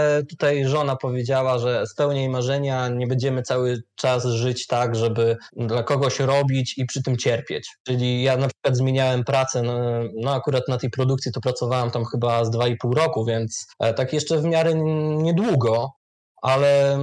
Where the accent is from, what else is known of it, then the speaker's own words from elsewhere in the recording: Białystok, Podlaskie Voivodeship, Poland; No, jestem prostym człowiekiem z Białegostoku.